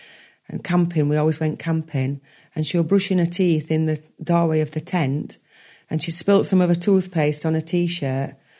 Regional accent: Yorkshire and the Humber, United Kingdom; I'm a Yorkshire lass, I like a bargain.

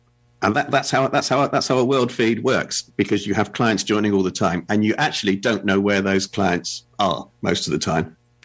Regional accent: England, United Kingdom; And as an Englishman, I'm thrilled with that.

